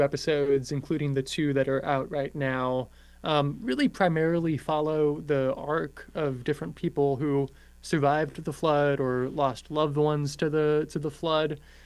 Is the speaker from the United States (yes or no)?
yes; San Antonio, Texas, United States; and I'm originally from San Antonio. I'm familiar with Kerrville and Kerr County and, of course, the Guadalupe River.